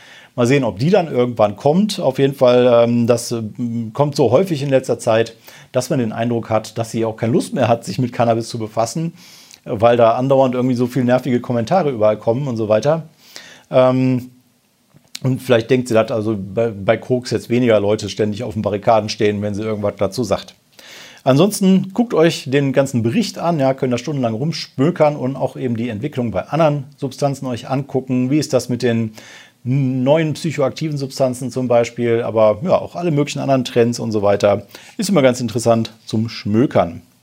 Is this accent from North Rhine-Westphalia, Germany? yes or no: yes; Remscheid, North Rhine-Westphalia, Germany; in meine Heimatstadt gehen wir jetzt. Da gibt es auch eine Geschichte, nämlich Guerilla Growing. Endlich mal aus Remscheid